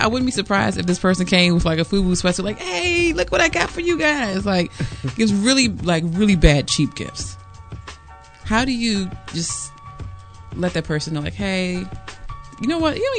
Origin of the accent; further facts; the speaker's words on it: Maryland, United States; I'm from Maryland. Don't be bringing no imitation crab anything.